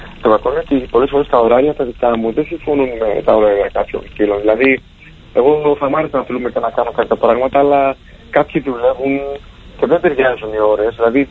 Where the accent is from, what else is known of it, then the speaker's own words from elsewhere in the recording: Thessaloniki, Central Macedonia, Greece; Γιατί είμαι Θεσσαλονικιός, ξέρεις.